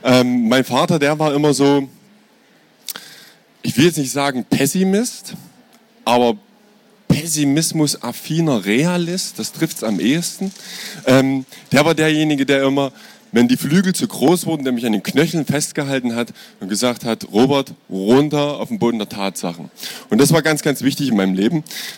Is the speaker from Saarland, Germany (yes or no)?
no; Pirna, Saxony, Germany; born there; ich bin 82 in Pirna in der Sächsischen Schweiz geboren